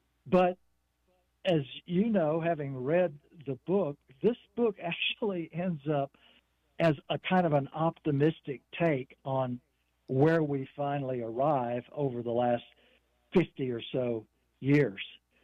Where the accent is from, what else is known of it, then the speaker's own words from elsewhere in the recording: Louisiana, United States; I talk a fair amount about what I experienced growing up in Louisiana in the 1960s in a place that had been depopulated of so many animals.